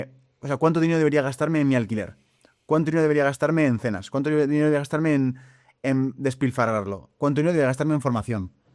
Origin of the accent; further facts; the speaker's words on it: Valladolid, Castile and León, Spain; me están pagando más que en Valladolid, que es de donde soy yo